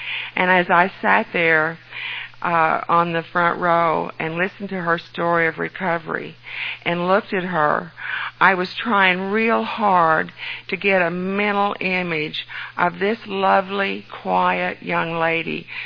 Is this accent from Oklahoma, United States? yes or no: yes; Mounds, Oklahoma, United States; And I am from Mounds, Oklahoma. And Mounds, Oklahoma is just right down the road from Tulsa, just about 20 minutes south of Tulsa.